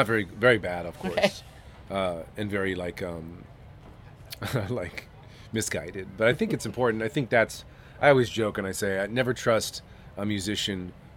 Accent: Los Angeles, California, United States; I grew up in Los Angeles in sort of a square household, very nice, but very not very arts-based.

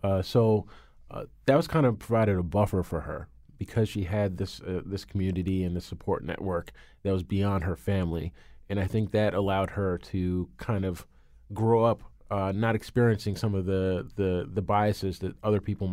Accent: New Canaan, Connecticut, United States; I grew up in a family of lawyers, and growing up in New Canaan in the early 80s, there actually weren't that many Black attorneys, actually in all of Connecticut.

